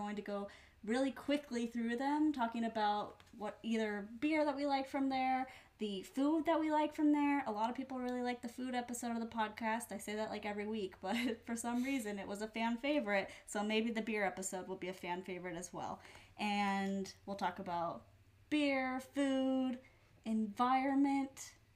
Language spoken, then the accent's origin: English; Washington, United States; And we are from Washington. There's lots of craft breweries around here.